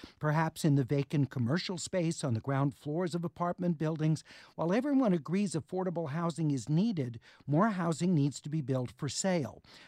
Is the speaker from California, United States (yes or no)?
yes; Inglewood, California, United States; When I was a kid growing up in Inglewood, we had within two blocks of our apartment building four little mini.